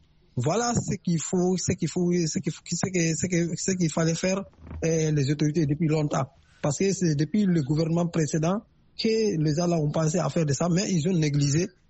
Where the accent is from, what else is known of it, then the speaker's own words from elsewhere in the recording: Guinea; je connais très bien cet endroit, car je suis un Guinéen aussi. Et j'ai vécu dans ce pays, et puis aussi, mon lycée était tout près de ce dépôt de ce carburant-là.